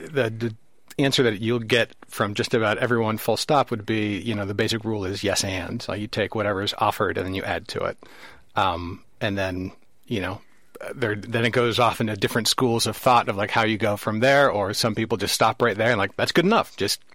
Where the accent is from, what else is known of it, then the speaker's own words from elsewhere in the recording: California, United States; moved away as an adult; now in Amsterdam, Netherlands; I was a huge fan of Monty Python and Robin Williams and growing up in the Bay Area, of course.